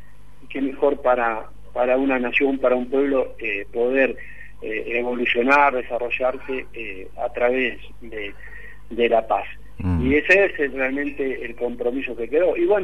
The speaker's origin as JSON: {"language": "Spanish", "town": "Concepción del Uruguay", "region": "Entre Ríos", "country": "Argentina", "tie": "born or raised there", "said": "sigo siendo entrerriano. Claro. Agradezco a la provincia de Buenos Aires, a todos, porque somos todos argentinos. Pero mi tierra natal es Concepción del Uruguay."}